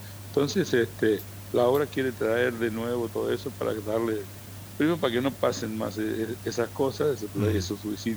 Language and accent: Spanish; Argentina; el respeto que me tienen a mí como argentino afuera